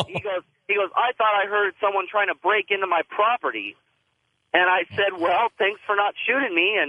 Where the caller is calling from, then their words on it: California, United States; I'm calling from California.